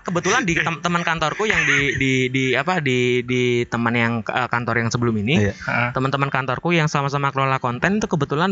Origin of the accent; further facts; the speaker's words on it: Solo, Central Java, Indonesia; makanya aku ngomong kebanggaanku sebagai orang Solo di situ berlipat di kantor